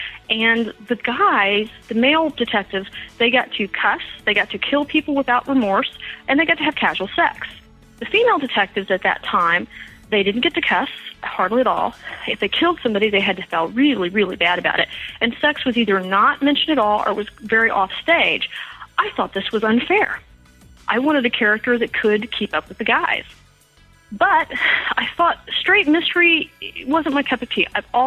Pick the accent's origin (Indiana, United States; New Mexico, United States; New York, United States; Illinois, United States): Indiana, United States; Sims; I was raised in Sims, Indiana, which is a town so small in northern Indiana that the one of the major papers called it a hamlet because they couldn't find it on a map.